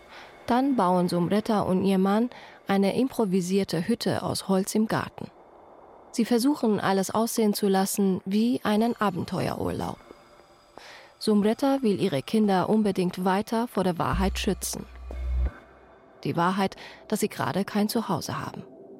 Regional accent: Iran; now in Munich, Germany; Während wir diesen Podcast produzieren, passiert in meiner Heimat, dem Iran, eine Revolution.

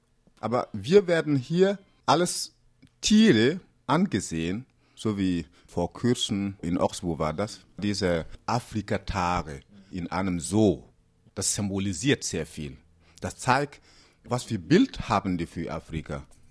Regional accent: Burkina Faso; German is a second language; now in Germany; ich komme aus Burkina Faso und lebe in Bayern noch nicht so lange

